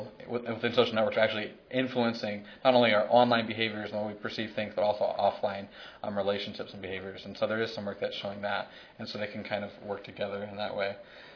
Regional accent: Texas, United States; I'm originally from Texas, and we did this work.

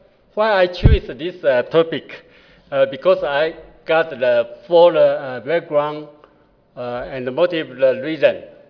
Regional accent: Taiwan; English is a second language; I come from Taiwan. So you know, my English is not so good.

